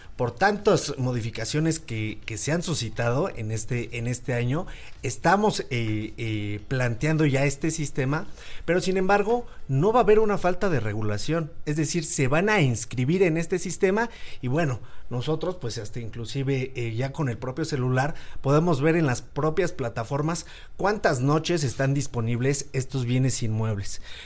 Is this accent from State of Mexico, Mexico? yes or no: no; Mexico City, Mexico; yo soy de la Magdalena Contreras, se da en San Jerónimo, se da en muchísimos otros lados y colonias de la Ciudad de México.